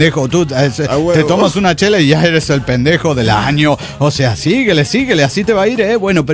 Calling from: Virginia, United States; Hola, ¿cómo están, amigos? Soy … de Virginia, United States of America.

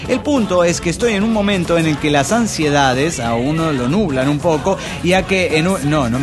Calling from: Córdoba, Argentina; de Córdoba, Argentina.

